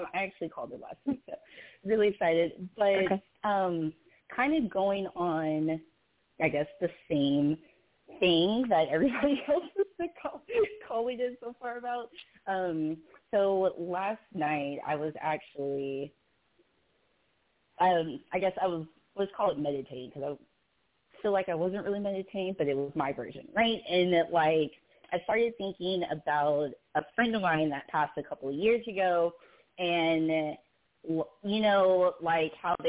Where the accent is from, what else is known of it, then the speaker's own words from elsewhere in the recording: Texas, United States; I'm from Texas.